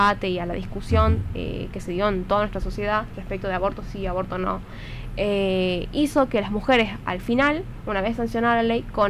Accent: Orán, Salta, Argentina; now in Tucumán, Argentina; Yo de hecho soy de Salta, soy de Orán.

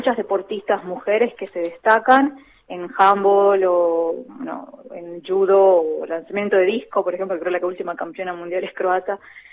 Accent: Argentina; nosotros argentinos

